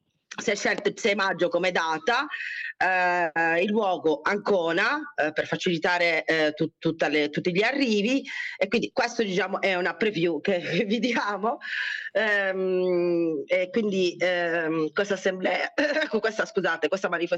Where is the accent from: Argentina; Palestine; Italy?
Argentina; l'ho scelto proprio perché sono argentino, quindi essendo di italo argentino sento molto la parte